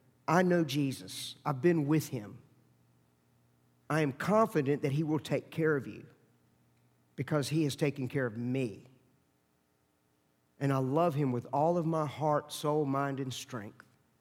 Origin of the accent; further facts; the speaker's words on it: United States; And I think he heard my accent, and I said, well, I'm an American, obviously, but I'm working with the university, and I'm a minister, missionary.